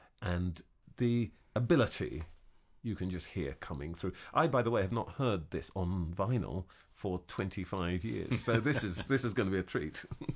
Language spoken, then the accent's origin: English; London, United Kingdom; born there; Yeah, I was born in London, but I went back, like a lot of kids. You know, my family lived in a Finsbury Park tenement